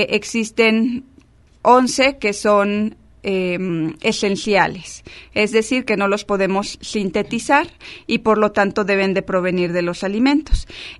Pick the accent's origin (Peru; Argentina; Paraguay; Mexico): Mexico; como cultura mexicana pues sí nuestro cereal favorito, por así decirlo, o que consumimos en mayor abundancia es el maíz.